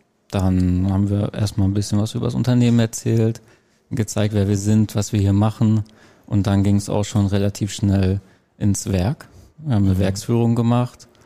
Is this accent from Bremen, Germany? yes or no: no; Olsberg, North Rhine-Westphalia, Germany; also ich komme jetzt aus Olsberg